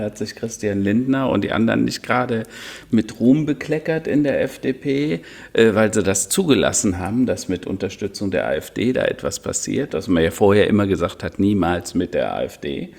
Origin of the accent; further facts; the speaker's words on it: Hennef, North Rhine-Westphalia, Germany; In Hennef, meine alte Heimat, da bin ich mal geboren oder in der Nähe von Hennef, ne?